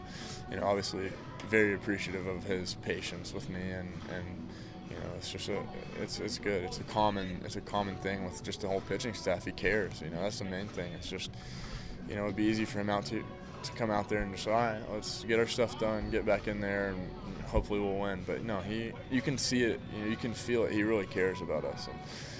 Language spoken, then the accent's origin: English; Tennessee, United States; I'm like, nah, I'm from Tennessee.